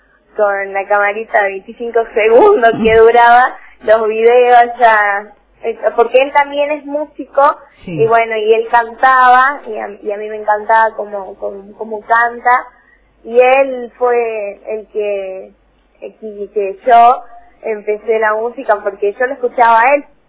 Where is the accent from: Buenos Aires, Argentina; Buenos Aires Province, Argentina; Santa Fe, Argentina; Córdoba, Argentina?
Córdoba, Argentina; born there; soy nacida en Córdoba. Sí. Pero sí, es como salteña porque mi papá es como de Jujuy, mi mamá tiene familiares acá en Salta, entonces ya es como una familia salteña.